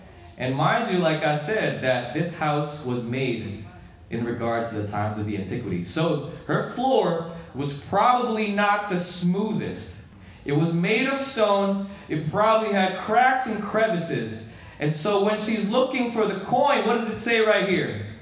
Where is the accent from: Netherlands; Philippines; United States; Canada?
Philippines; So I grew up in the Philippines.